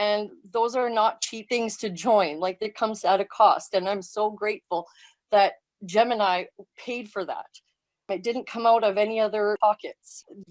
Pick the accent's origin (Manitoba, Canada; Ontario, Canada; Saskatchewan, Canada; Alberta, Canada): Alberta, Canada; Edmonton; So I am from Edmonton, Alberta, Canada.